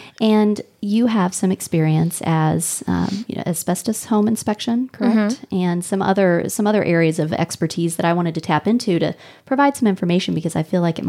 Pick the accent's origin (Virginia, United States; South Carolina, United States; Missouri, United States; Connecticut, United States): Missouri, United States; Bonne Terre; I'm from St. Francis County. I mm-hmm. grew up in Bon Terre, Missouri, right over a lead mine.